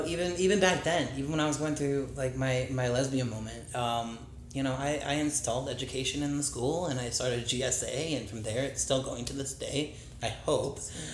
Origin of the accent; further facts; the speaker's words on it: Indiana, United States; Okay, well, I specifically grew up in Northwest Indiana, between that and on the border of Indiana, Illinois. So I wasn't that far away from Chicago, which had a, you know, a gay area, Boys Town.